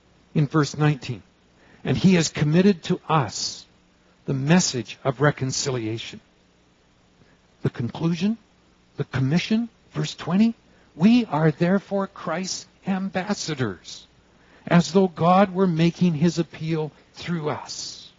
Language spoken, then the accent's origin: English; Canada; No matter where I might go in the world, I'm identified as a Canadian.